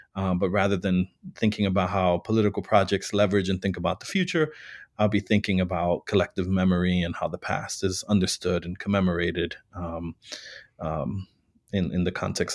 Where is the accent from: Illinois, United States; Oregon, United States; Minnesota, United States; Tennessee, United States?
Illinois, United States; Chicago; I was born and raised in Chicago and worked many years prior to grad school in the Puerto Rican community.